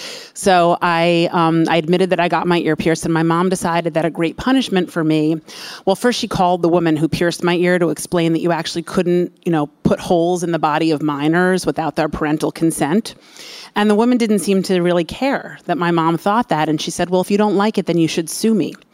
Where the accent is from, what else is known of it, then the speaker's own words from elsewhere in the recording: New York, United States; I grew up in Westchester, New York.